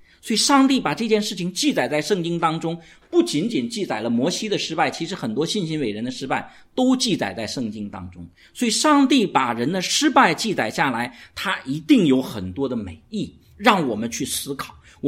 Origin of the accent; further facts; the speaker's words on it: China; 我们中国人是很能吃苦的